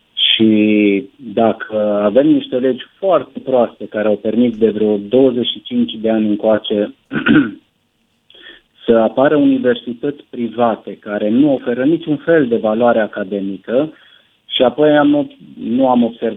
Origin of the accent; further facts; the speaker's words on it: Beta, Timiș County, Romania; sunt din Beta, județul Timiș